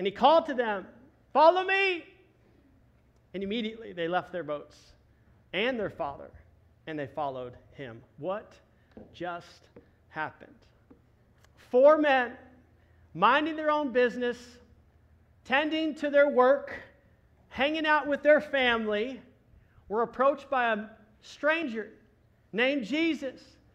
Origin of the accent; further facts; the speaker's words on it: Dallas, Texas, United States; It's kind of like for me growing up in Dallas wanting to play for the Dallas Cowboys one day.